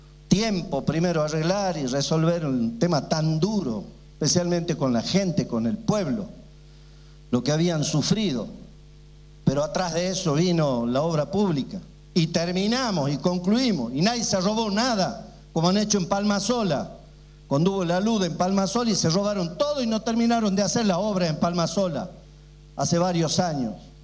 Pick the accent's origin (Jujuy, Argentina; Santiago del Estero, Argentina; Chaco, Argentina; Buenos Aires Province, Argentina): Jujuy, Argentina; que es la que tenemos que resolver como pueblo argentino, pero particularmente nosotros como pueblo jujeño.